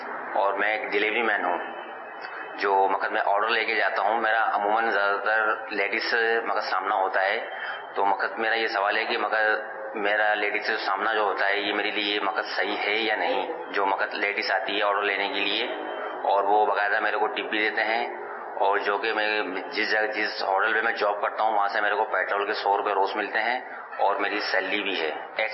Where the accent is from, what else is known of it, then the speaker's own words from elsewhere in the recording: Karachi, Sindh, Pakistan; میں کراچی کا رہنے والا ہوں